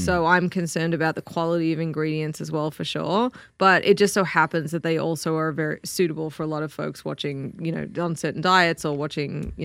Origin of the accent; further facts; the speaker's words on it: Australia; now in United States; I think growing up in Australia, having a smaller population, we have a lot of what I would describe as kind of cleaner foods.